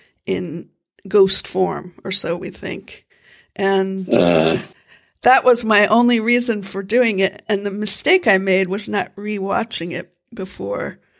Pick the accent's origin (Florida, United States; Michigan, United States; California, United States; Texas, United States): Florida, United States; you know, the space industry is, you know, quite woven into my home state of Florida.